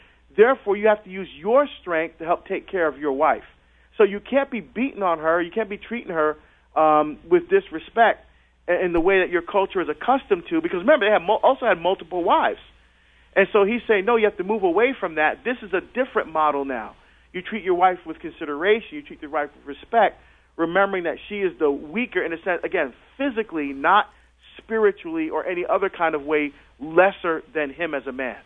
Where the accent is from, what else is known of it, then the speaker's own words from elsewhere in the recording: Hillside, New Jersey, United States; No, I'm from Hillside, man, but Bloomfield's not too far.